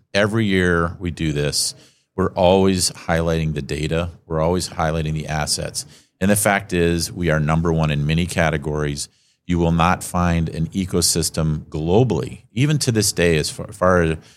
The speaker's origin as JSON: {"language": "English", "town": "Marquette", "region": "Michigan", "country": "United States", "tie": "born or raised there", "said": "My dad's from Detroit, but we grew up in Marquette."}